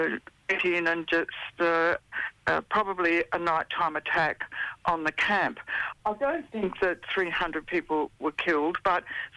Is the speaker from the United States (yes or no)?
no; Sydney, New South Wales, Australia; born there; I'm living in a walkable people country at the moment, and I was born in Eora country in Sydney.